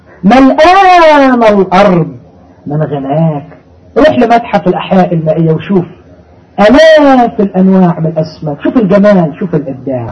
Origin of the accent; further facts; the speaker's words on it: Egypt; كتب في جريدة عندنا في مصر